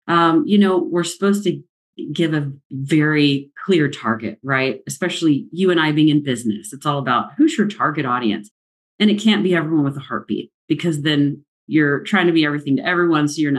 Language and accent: English; Midland, Texas, United States; now in Austin, United States; I moved here when I was 17, but I grew up in Midland, Texas, and then moved here in the middle of my junior year in high school because of my dad's job.